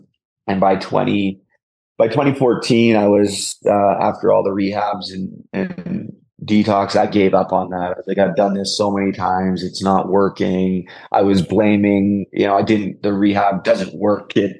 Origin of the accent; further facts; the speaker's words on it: Port Coquitlam, British Columbia, Canada; I was with my friend, and I'm from Port Coquitlam, which is about 25, 30 minutes east of Vancouver.